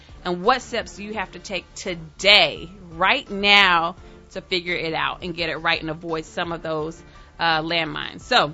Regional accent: North Carolina, United States; as a college student at Clark or as a young girl growing up in North Carolina

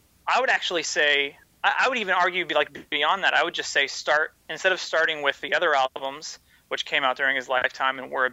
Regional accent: Texas, United States; Because I'm from Texas, and I don't know where Texas toast comes from.

